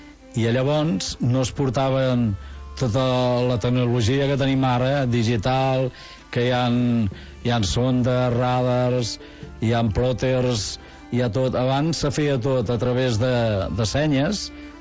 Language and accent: Catalan; Tarragona, Catalonia, Spain; Mira, jo sóc del Serrallo, ja ho saps